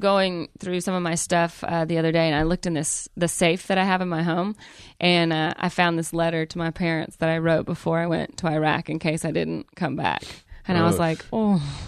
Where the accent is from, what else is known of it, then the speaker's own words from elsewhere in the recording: Calhoun, United States; So I was like looking for the guys from my hometown, from the 137th Brigade, I think they were, from Calhoun.